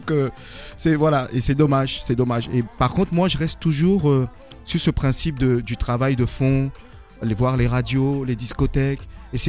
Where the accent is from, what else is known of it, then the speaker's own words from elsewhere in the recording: Guinea; also born or lived in Côte d'Ivoire; now in Paris, France; Métisse français, guinéen, donc vivant à Paris. Bon, j'ai fait mon enfance en Afrique, en Guinée, Côte d'Ivoire. Et ensuite, je suis venu en France pour les études.